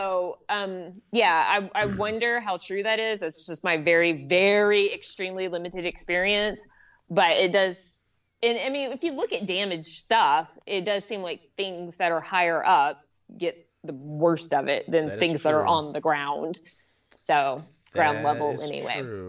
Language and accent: English; Arkansas, United States; I mean, I grew up in Tornado Alley too, and I never got hit.